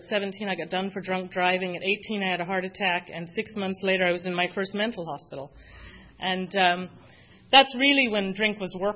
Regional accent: London, United Kingdom; So I was born in London. I grew up in a pub. I really did. My grandparents owned the pub, and I'm an only child and an only grandchild.

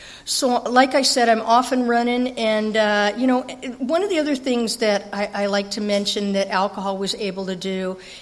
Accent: Escondido, California, United States; I'm actually from Escondido. I'm still living in the town I was born in, but I did get sent to Nebraska for a couple of years

